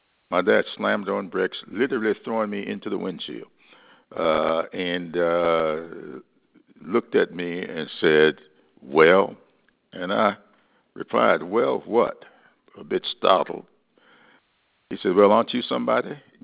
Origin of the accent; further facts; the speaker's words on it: South Carolina, United States; one of those 12 happens to be my home state, of South Carolina, where 200,000 of my fellow South Carolinians are uninsured.